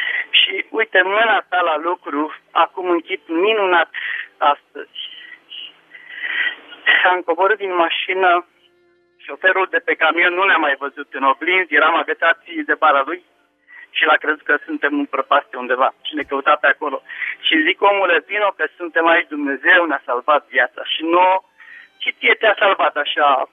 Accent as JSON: {"language": "Romanian", "town": "Merișani", "region": "Argeș", "country": "Romania", "said": "Sunt din Merișani, Argeș."}